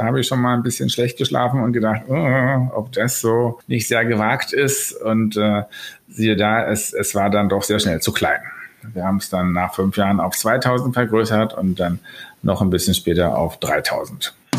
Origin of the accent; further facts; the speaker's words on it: Berlin, Germany; Ich bin aus Berlin, bin so richtige Berliner Pflanze, hier geboren, hier zur Schule, hier zur Uni.